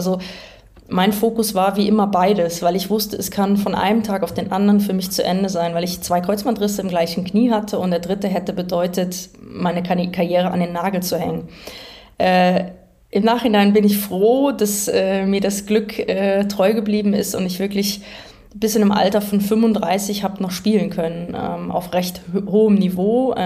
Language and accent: German; Bad Neuenahr-Ahrweiler, Rhineland-Palatinate, Germany; Ich komme ja selber aus der Nähe von Köln, also Bad Neuenahr-Ahrweiler ist meine Heimat.